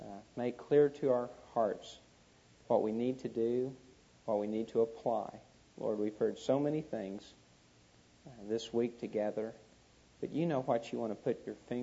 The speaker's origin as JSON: {"language": "English", "town": "Tulsa", "region": "Oklahoma", "country": "United States", "tie": "born or raised there", "said": "I was raised in Tulsa, Oklahoma, and I ran track in high school"}